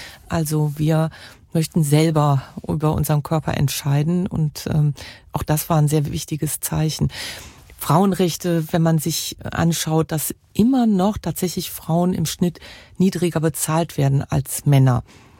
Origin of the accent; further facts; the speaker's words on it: Cologne, North Rhine-Westphalia, Germany; bin sogar auch echte Kölsche und hier geboren.